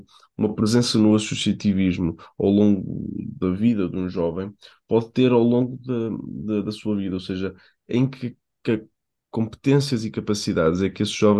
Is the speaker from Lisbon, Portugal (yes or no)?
no; Paredes, Porto, Portugal; Eu sou de Paredes, tu és de Lousada, somos aqui dois concelhos bastante próximos, já mais para o interior do distrito do Porto.